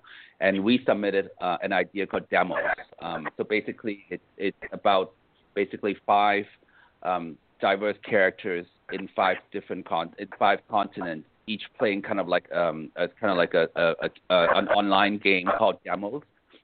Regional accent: Canada; also born or lived in United States; and I'm Canadian also. So I'm Canadian and American.

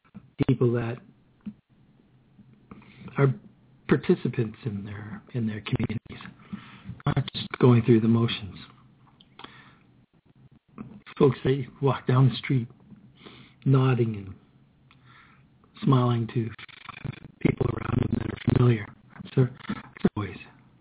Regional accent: Canada; Don't be bothered complaining here. We're Canadian.

